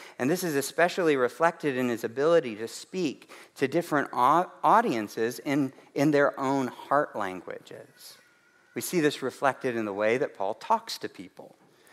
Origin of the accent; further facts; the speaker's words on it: Chattanooga, Tennessee, United States; also born or lived in Grand Rapids, Michigan; I come from Chattanooga, Tennessee. I was born in Grand Rapids, Michigan.